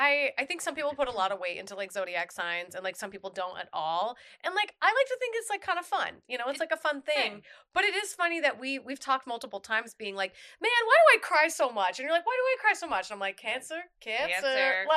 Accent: Minnesota, United States; me growing up in Minnesota, it doesn't seem like there were a lot of, like, crime things happening around me.

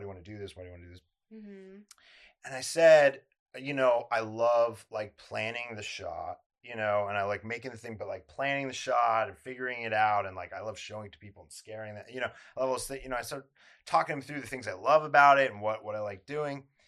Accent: Calabasas, California, United States; Yeah, I grew up in Calabasas.

